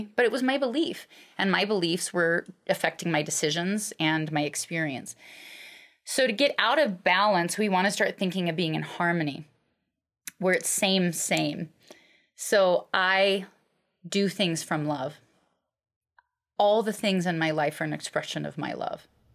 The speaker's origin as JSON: {"language": "English", "region": "Alaska", "country": "United States", "tie": "born or raised there", "said": "I grew up in Alaska. My mom left when I was 8."}